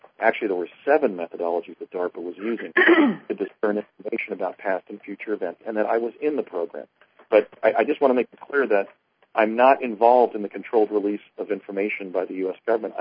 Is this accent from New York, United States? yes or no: no; Washington, United States; I'm a lawyer from Washington State. I have a solo practice. I run a small law practice in Washington.